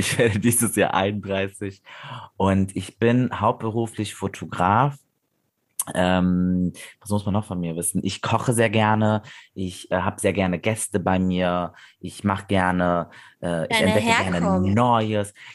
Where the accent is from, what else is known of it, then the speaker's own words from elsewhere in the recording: Sankt Augustin, North Rhine-Westphalia, Germany; Ich bin aus St. Augustin, das ist so zwischen Köln und Bonn. Bin auch in Deutschland geboren. Also ich sehe mich selber, wenn man mich fragt, als Deutscher. Ne? Also ich habe aber Wurzeln, also mein Papa ist Kurd-Iraner, meine Mama ist aus Afghanistan